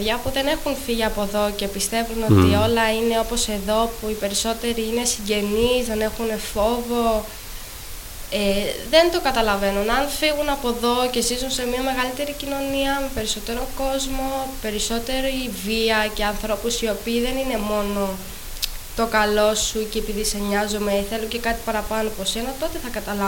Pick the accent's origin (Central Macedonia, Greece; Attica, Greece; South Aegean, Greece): South Aegean, Greece; Halki; επειδή εμείς μεγαλώσαμε στη Χάλκη σε άλλη εποχή από τα παιδιά που μεγαλώνουν τώρα